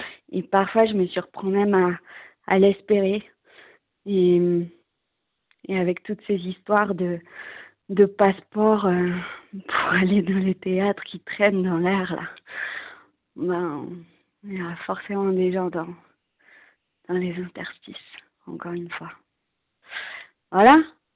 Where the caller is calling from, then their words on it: Grenoble, Auvergne-Rhône-Alpes, France; à Grenoble.